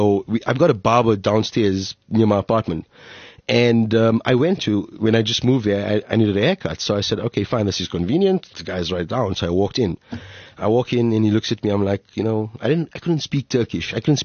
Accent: Alexandra, Gauteng, South Africa; I grew up in a part of South Africa. Jory must have told you I was born in Alexandra Township.

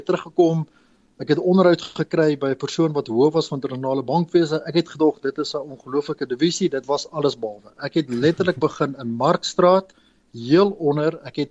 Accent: Lichtenburg, North West, South Africa; Ek het groot geword in Lichtenburg in die Wes-Transvaal. Ek is daar gebore, ek was daar op laerskool, ek was daar op hoërskool.

